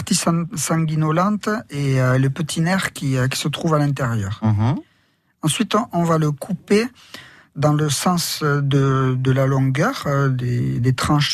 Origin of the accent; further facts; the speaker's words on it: Arudy, Nouvelle-Aquitaine, France; Ouais, je suis d'Arudy, moi, natif.